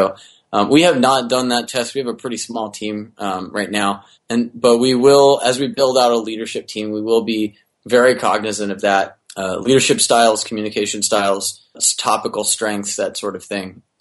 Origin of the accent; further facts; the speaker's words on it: Pacific Northwest, United States; I grew up in the Pacific Northwest.